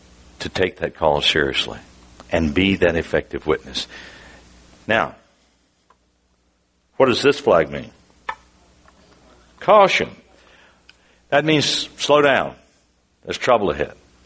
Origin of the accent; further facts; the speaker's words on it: Lynchburg, Virginia, United States; Billy Sunday was preaching in Lynchburg, Virginia, my hometown, when my mom and dad gave their lives to Christ.